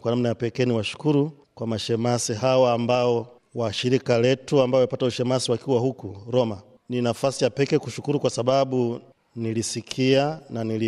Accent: Njombe, Tanzania; now in Tanga, Tanzania; Mimi kwa asili natoka jimbo la Njombe, lakini katika msafara huu nijikuta nimejifika kwa Rosimini, lakini nafanya kazi jimbo la Tanga

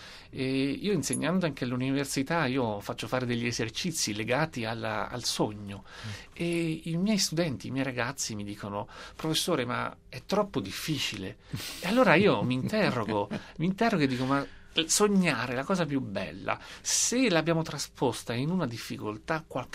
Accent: Umbria, Italy; io sono umbro

